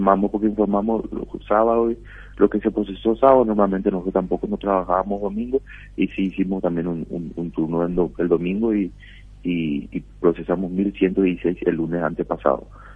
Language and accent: Spanish; Paraguay; como cualquier paraguayo